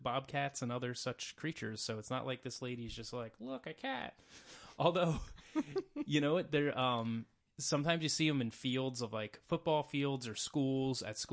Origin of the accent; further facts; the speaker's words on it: Western Canada, Canada; I grew up in Western Canada, where cougars and bobcats were regularly sighted